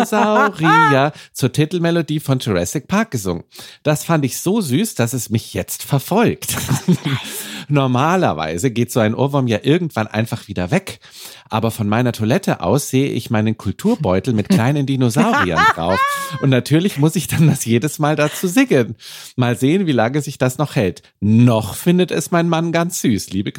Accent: Bavaria, Germany; Ich bin aus Bayern

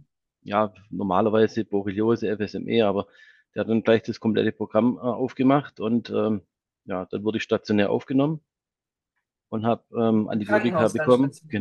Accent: Nürtingen, Baden-Württemberg, Germany; ich komme aus Nürtingen.

